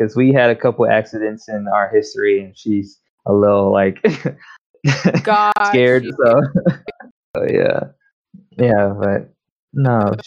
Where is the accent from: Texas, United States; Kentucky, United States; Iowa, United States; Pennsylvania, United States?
Texas, United States; The Colony; also born or lived in Mesquite; was raised in the colony, which is like literally small ass city. But yeah, it's Texas is great, you know. DFW, you know.